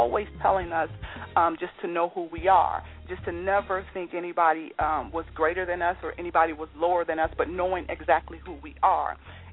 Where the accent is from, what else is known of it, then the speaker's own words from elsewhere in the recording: Chicago, Illinois, United States; So we come from Chicago. So my mother and my sisters and my brother, everybody is there.